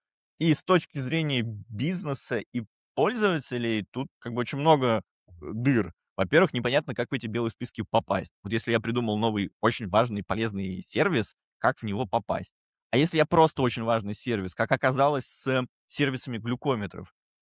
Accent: Moscow, Russia; мы, москвичи, во время войны привыкли, что вообще-то у нас все хорошо

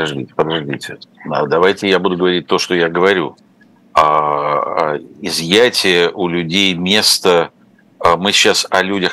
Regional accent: Ukraine; moved away; я родился и прожил в Украине много лет до того, как поехал в Москву учиться

